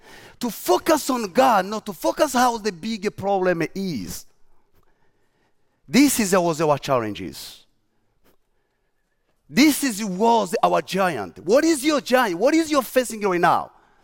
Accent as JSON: {"language": "English", "country": "DR Congo", "tie": "born or raised there", "second_language": "English", "said": "I grew up in the Congo, I was born in Congo."}